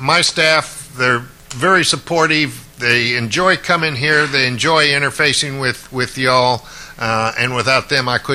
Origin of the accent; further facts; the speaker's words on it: Texas, United States; I'm from Texas.